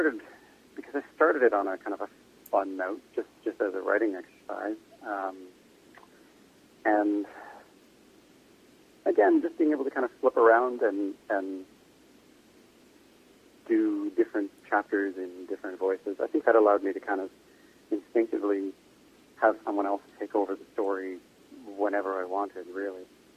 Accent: Toronto, Ontario, Canada; also born or lived in Edinburgh; I grew up sort of born and raised in Toronto, and I lived in Edinburgh for a while.

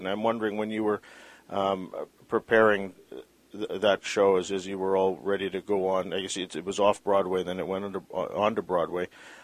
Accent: Vancouver, British Columbia, Canada; I mean, I grew up in Vancouver

